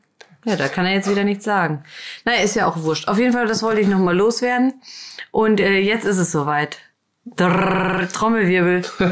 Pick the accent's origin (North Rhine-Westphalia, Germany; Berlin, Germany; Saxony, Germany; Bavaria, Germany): Berlin, Germany; ich habe im Kreuzberg gewohnt, am Cottbuser Tor. Könnt ihr mal googeln, was da so am Tag los ist. Behütet bin ich aufgewachsen hier in Berlin.